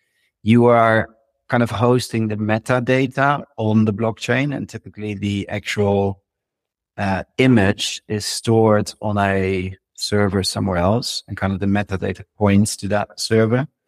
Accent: Netherlands; accent: Dutch; I think that's my Dutch accent.

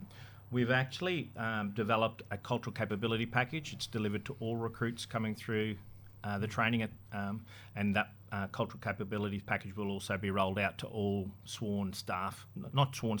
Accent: Cairns, Queensland, Australia; So I'm a proud Torres Strait Islander, connections based to Boigu and Erebalan. So I grew up in Cairns in Bibinda, so very lucky to be in the region, Gimal Wallaba, Yindinji country.

